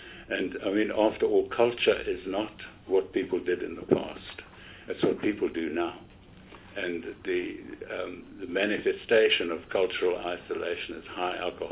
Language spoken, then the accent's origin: English; Kimberley, Northern Cape, South Africa; apart from growing up in Kimberley, I've done a lot of work in the Northern Cape